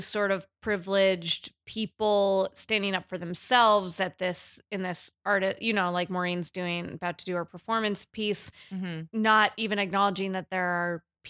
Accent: Southwest, United States; I'm from the Southwest. I've been to Santa Fe.

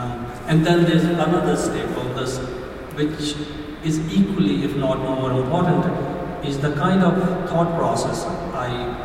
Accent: India; because I come from India

